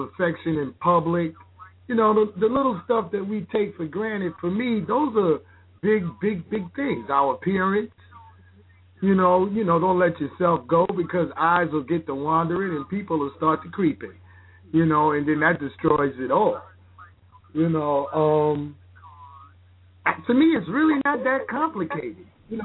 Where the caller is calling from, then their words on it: New York, United States; I'm from New York.